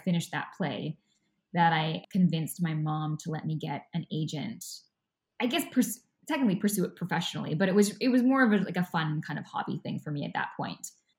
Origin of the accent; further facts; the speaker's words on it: Kamloops, British Columbia, Canada; now in Vancouver, Canada; I'm currently living in Vancouver, British Columbia, and my hometown is a smaller city in the interior of BC known as Kamloops.